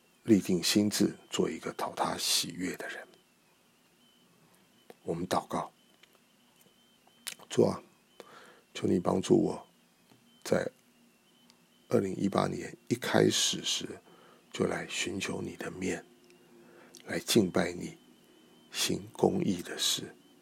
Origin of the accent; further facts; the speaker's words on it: China; 其实我们中国人也说，近朱者赤，近墨者黑。